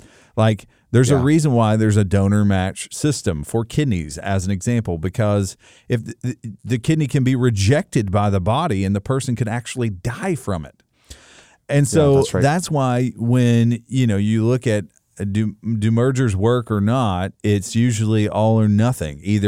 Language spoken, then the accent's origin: English; Kentucky, United States; I'm from Kentucky.